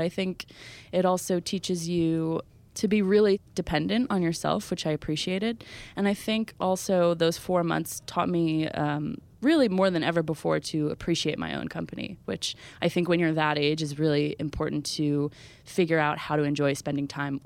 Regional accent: United States; I was very self-conscious of being an American in France

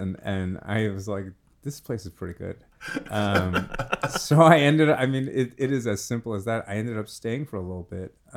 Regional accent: Brooklyn, New York, United States; also born or lived in South; I grew up in Brooklyn.

